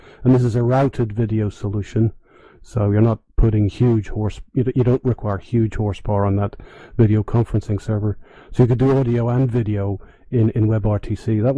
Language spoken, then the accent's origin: English; Northern Ireland, United Kingdom; now in Hungary; I've lived a long time, many years, outside Northern Ireland, so I live in Hungary at the moment.